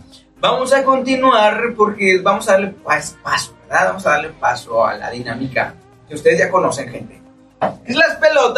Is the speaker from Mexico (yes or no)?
yes; Mexico; pues somos mexicanos, obviamente tenemos que echarnos flores